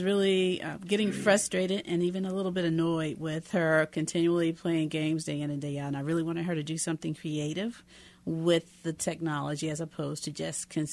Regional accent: Memphis, Tennessee, United States; Memphis, Tennessee, which is my hometown

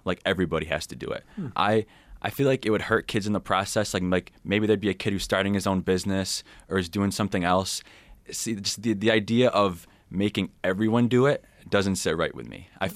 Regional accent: Baldwinsville, New York, United States; Baldwinsville, New York. It's just west of Syracuse.

